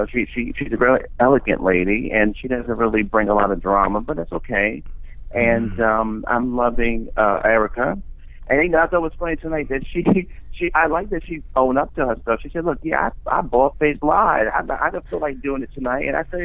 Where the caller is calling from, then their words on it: Brooklyn, New York, United States; I'm calling from Brooklyn, New York.